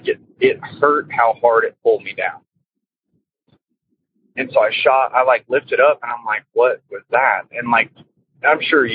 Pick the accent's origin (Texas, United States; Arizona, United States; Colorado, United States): Texas, United States; I'm from Texas.